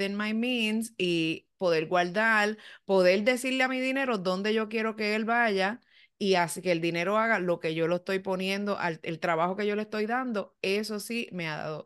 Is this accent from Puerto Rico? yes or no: yes; Puerto Rico; now in Florida, United States; cuando yo me mudé aquí, yo vine de Puerto Rico, que yo lo que hacía eran 16 mil pesos, a la Florida